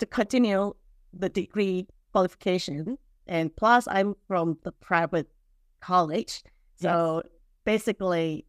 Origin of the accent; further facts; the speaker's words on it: Melbourne, Victoria, Australia; I'm from Melbourne and online business manager.